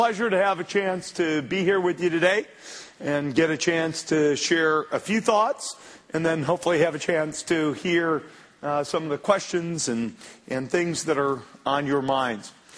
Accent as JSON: {"language": "English", "town": "Detroit", "region": "Michigan", "country": "United States", "tie": "born or raised there", "said": "I grew up in Detroit, and so I guess car industry very much on my mind."}